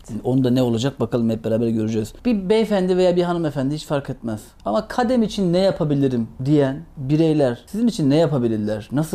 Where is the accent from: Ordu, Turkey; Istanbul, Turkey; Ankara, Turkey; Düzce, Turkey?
Ordu, Turkey; Ben Orduluyum.